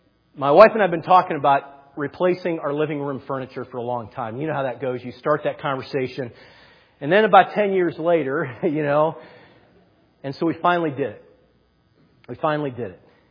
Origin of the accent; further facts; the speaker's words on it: Ohio, United States; helped me move that couch out of the home I grew up in Ohio.